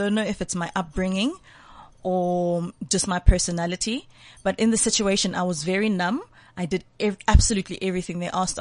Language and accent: English; Soweto, Gauteng, South Africa; So I grew up in White City, Soweto, Jabavu, mm-hmm. where the poorest of the poorest live in Soweto.